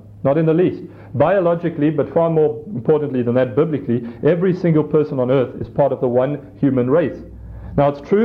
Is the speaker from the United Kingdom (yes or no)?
yes; England, United Kingdom; But I'm English, my wife is Afrikaans.